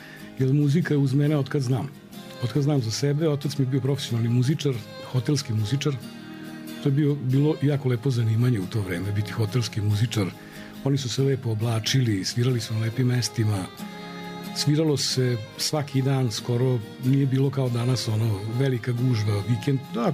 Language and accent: Serbian; Titel, Vojvodina, Serbia; Imamo tri reke, blizu smo tri grada i detinjstvo u Titelu je bilo lepo.